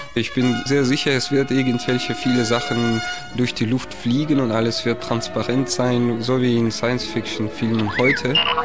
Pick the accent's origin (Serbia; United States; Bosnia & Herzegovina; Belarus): Belarus; now in Berlin, Germany; ich komme aus Weißrussland